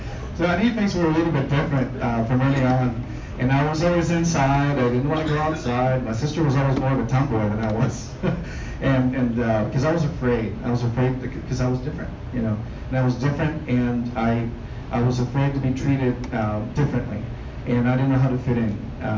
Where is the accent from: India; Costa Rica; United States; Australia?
Costa Rica; I was raised in Costa Rica, and actually was born in Costa Rica, and raised by two very loving Al-Anons.